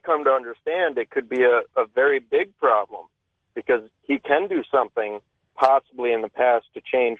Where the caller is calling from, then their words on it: New York City, New York, United States; New York City.